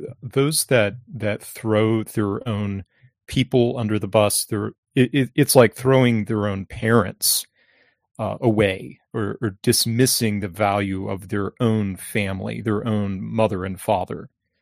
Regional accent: Louisiana, United States; I'm from Louisiana, as my followers note. I love my native state. It's a weird and special place.

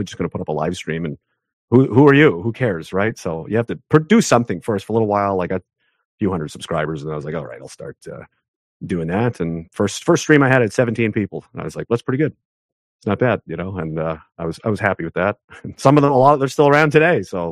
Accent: Canada; I wasn't there. I'm Canadian, you know

